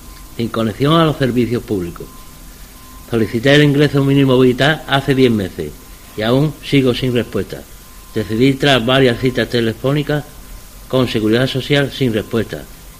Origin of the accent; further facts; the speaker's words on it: Jerez de la Frontera, Andalusia, Spain; soy de Jerez, tengo 41 años y soy padre de 5 hijos.